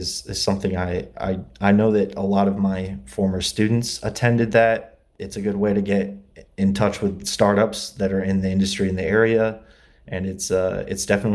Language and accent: English; LaGrange, Indiana, United States; now in Los Angeles, United States; I'm actually from Indiana originally. I've been out here for about 7 years. I grew up in Indiana, LaGrange, Indiana. It's near South Bend.